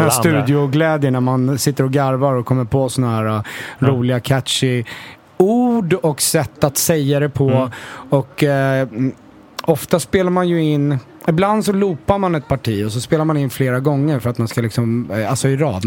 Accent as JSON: {"language": "Swedish", "town": "Stockholm", "region": "Stockholm County", "country": "Sweden", "said": "men vadå, jag är verkligen stockholmare"}